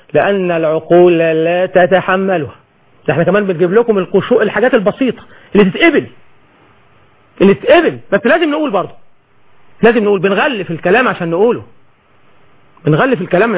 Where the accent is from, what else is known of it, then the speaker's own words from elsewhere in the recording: Suez, Suez Governorate, Egypt; كان عندنا في السويس كده يعني.